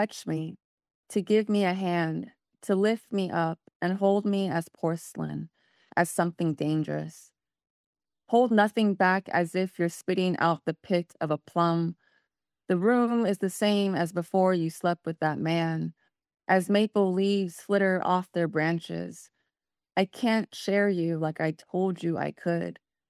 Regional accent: San Francisco, California, United States; now in New York, United States; I'm in New York. Oh, I'm from San Francisco. I go back and forth.

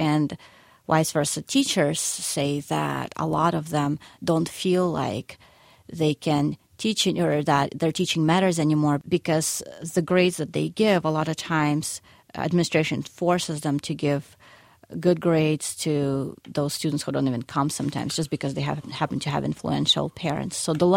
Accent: Ukraine; now in United States; Part of me will always be culturally Ukrainian just because I lived there and I was raised there and I was born there and raised

